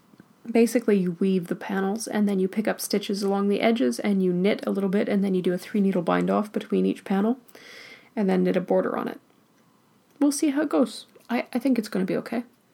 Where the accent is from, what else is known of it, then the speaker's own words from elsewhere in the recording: Pacific Northwest, United States; accent: Pacific Northwest; I drawl through it in my Pacific Northwest accent